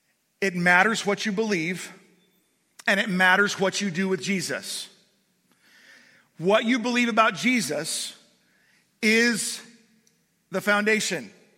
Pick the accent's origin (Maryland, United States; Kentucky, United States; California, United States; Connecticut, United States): California, United States; I'm originally from California. I was raised bleeding red and gold, so it's not just a bandwagon thing.